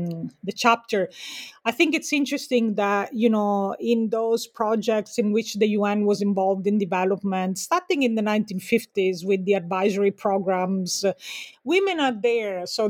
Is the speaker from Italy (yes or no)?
yes; Sicily, Italy; now in United States; I'm from a colonial family. I'm also from Sicily, right, which to Antonio Gramsci was part of Italy internal colonialism, and I live in the US where I'm a feminist migrant